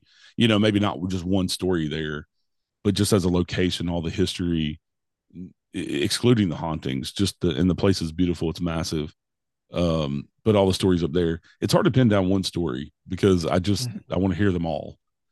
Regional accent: Tennessee, United States; Like I said, growing up in Middle Tennessee, for sure.

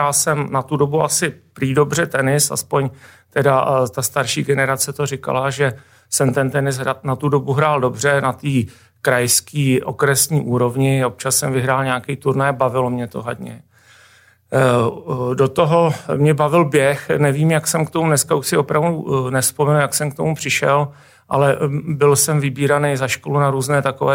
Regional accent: Říčany, Central Bohemian Region, Czechia; narodil jsem se v Mariánkách, vlastně potom po narození jsem se s mamkou odstěhoval do Říčan, vlastně kde měl táta barák. Dětství v Říčanech bylo, já na něj rád vzpomínám, protože my máme barák, v kterém bydlím tady dodnes, vlastně na kraji lesa.

